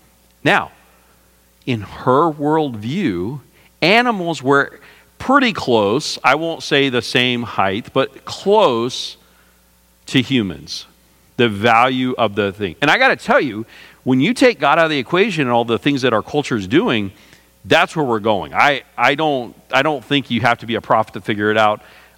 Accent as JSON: {"language": "English", "region": "Texas", "country": "United States", "tie": "born or raised there", "said": "I wasn't really a cowboy much. I lived in the city, but I grew up in Texas."}